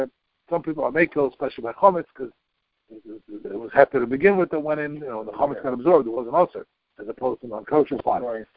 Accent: Teaneck, New Jersey, United States; When I grew up here in Teaneck, that's how the Rabbanim said that.

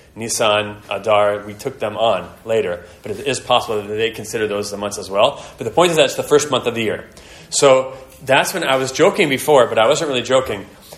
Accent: Los Angeles, California, United States; And I've been to many before, you know, growing up in Los Angeles. Nowruz is part of our upbringing.

